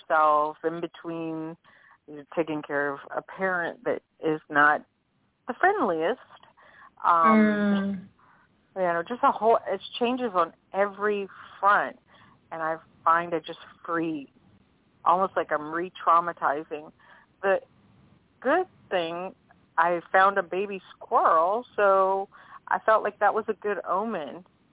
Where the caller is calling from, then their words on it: Louisiana, United States; Louisiana.